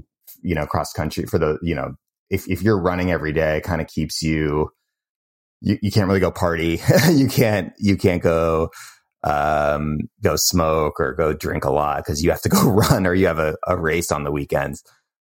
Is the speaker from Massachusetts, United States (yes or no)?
yes; Cambridge, Massachusetts, United States; I grew up in Cambridge, which is outside of Boston.